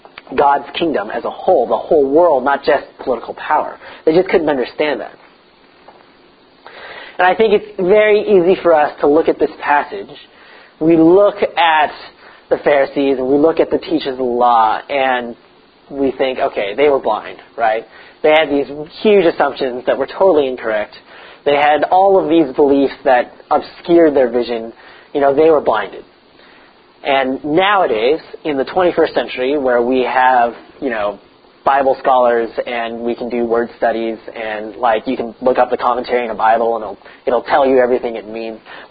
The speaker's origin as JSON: {"language": "English", "country": "United States", "said": "I say Z because I'm American"}